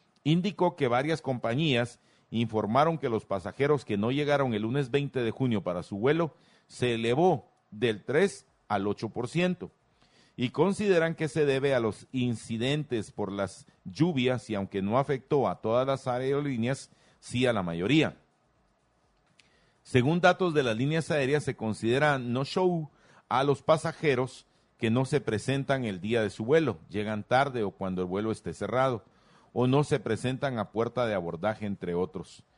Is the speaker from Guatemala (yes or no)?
yes; Guatemala; somos todos los guatemaltecos los que perdemos